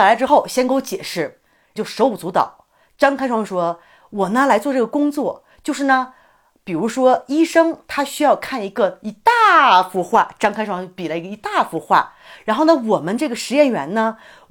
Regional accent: Mexico; 我们墨西哥人我们是 O 型，我们是像 O 一样这么粗。

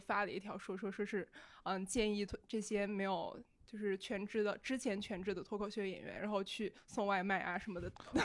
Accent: Kunming, Yunnan, China; 云南昆明的。

